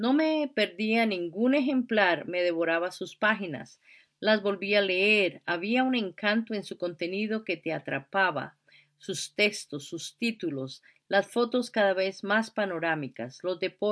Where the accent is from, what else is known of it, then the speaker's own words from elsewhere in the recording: Cusco, Peru; moved away as an adult; Recuerdo que en mi tierra, el Cusco, no siempre la distribución era regular.